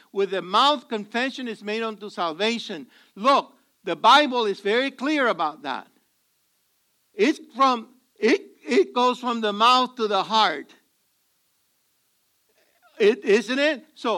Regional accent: Puerto Rico; Somewhere in the center of Louisiana. I was so far from Puerto Rico, you wouldn't believe it.

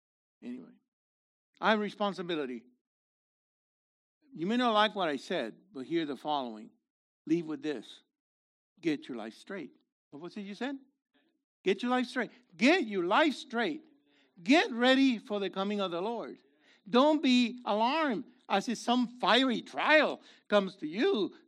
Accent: United States; Because I'm soft. I'm from America. I like my air condition.

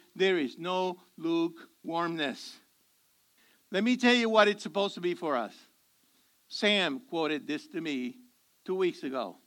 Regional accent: Puerto Rico; Somewhere in the center of Louisiana. I was so far from Puerto Rico, you wouldn't believe it.

